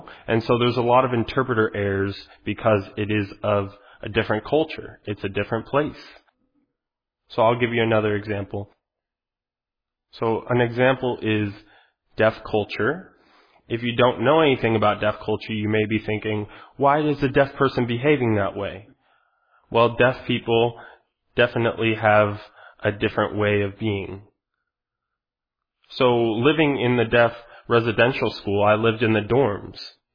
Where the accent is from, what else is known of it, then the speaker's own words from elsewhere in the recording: Utah, United States; So before I begin, I want you all to know I'm from Utah. … I'm a pastor at a church in Utah.